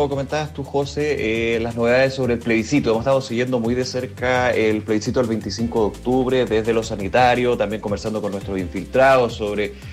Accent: Chile; como buenos chilenos que somos

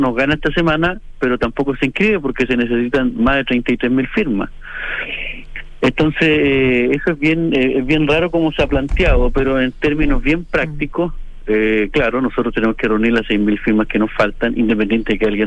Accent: Purén, Araucanía, Chile; en Purén, de donde soy yo

